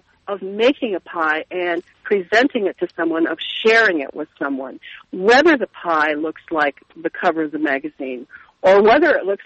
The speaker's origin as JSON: {"language": "English", "town": "Santa Barbara", "region": "California", "country": "United States", "tie": "born or raised there", "said": "I had the very good fortune of going to Santa Barbara, my hometown, when Julia Child was living there in the later years of her life."}